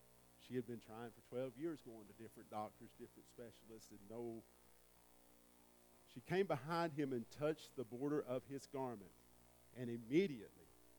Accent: the South, United States; I'm from the South, if you can't tell. Most people know.

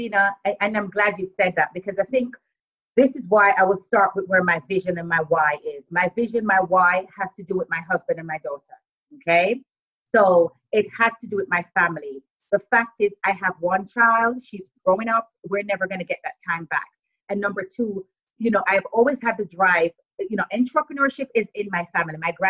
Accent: Jamaica; also born or lived in United States; now in United Kingdom; Born in Jamaica, but I lived in the States. And then I came to the UK about 12 years ago.

